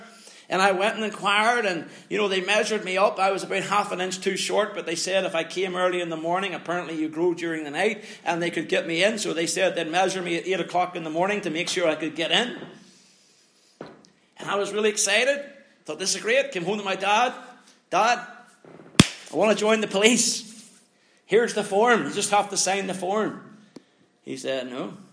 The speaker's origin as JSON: {"language": "English", "region": "Northern Ireland", "country": "United Kingdom", "tie": "born or raised there", "said": "I grew up in the Troubles in Northern Ireland. Those Troubles started when I was 7 years old, and they more or less finished in my mid-30s."}